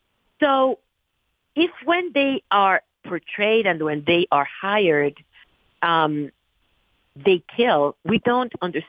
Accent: Mexico; English is a second language; now in United States; even though I am an immigrant and I was born and raised in Mexico

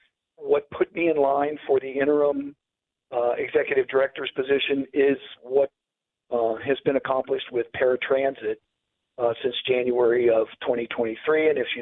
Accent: Cincinnati, Ohio, United States; I started out in 1986 as a paratransit bus operator in my hometown of Cincinnati, Ohio.

